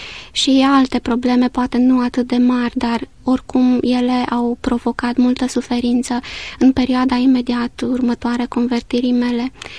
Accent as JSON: {"language": "Romanian", "town": "Târgu Jiu", "region": "Gorj County", "country": "Romania", "tie": "born there", "said": "eu m-am născut în Târgu Jiu"}